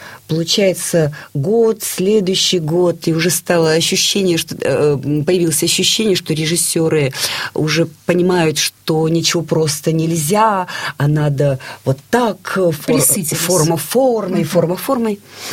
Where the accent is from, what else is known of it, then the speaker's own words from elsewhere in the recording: Far East, Russia; Я дальневосточница